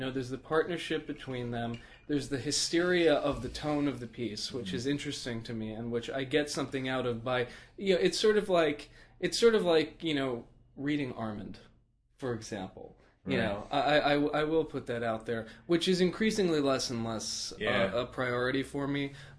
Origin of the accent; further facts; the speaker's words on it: New York City, New York, United States; First of all, I think it's because I did grow up with them, and since I'm a New Yorker, in a sense, you know, they were always there in some way, shape, or form.